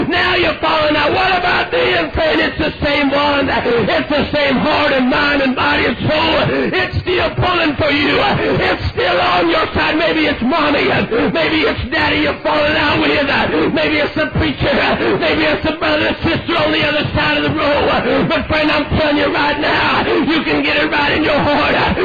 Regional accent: Idaho, United States; Now, wait a minute. I'm an evangelist. Now, wait a minute, I'm from Idaho.

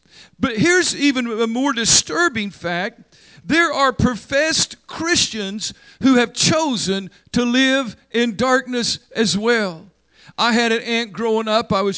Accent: Oklahoma, United States; I noticed, because I'm from Oklahoma, where we have a lot of country and western singing.

